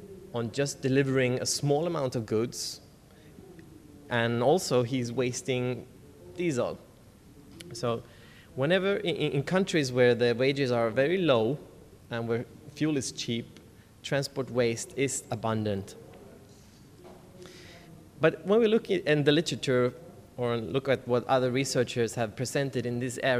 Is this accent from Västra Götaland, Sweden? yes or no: yes; Gothenburg, Västra Götaland, Sweden; I'm coming from Gothenburg, Sweden